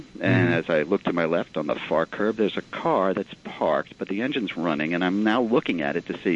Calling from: Brooklyn, New York, United States; from Brooklyn.

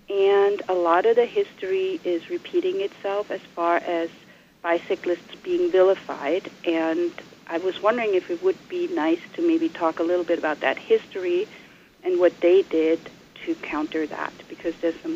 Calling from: New York City, New York, United States; I'm calling from downtown Manhattan.

